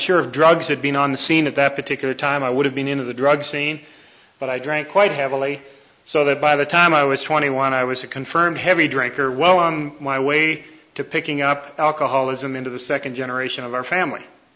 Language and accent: English; Toronto, Ontario, Canada; Nancy and I were both born and raised in Canada. In fact, when I met her, we lived about six blocks apart in the city in Toronto.